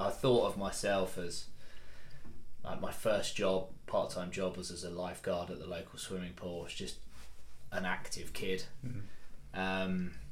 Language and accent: English; East of England, United Kingdom; because I grew up in Essex